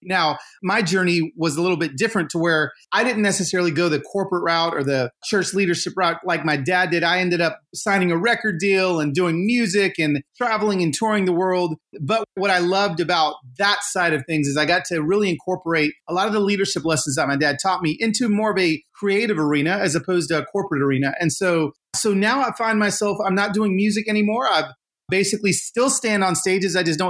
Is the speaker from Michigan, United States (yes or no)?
no; Pico Rivera, California, United States; born there; I was born in Pico Rivera, East Los Angeles, California.